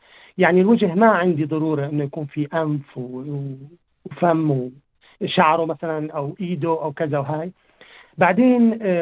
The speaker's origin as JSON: {"language": "Arabic", "town": "Deir ez-Zor", "region": "Deir ez-Zor Governorate", "country": "Syria", "also_born_or_lived": "Damascus", "moved": "yes", "lives_now": "Sweden", "said": "فانا يعني منين عشت فترة بعدين بدمشق، بعدين أنا من دير الزور"}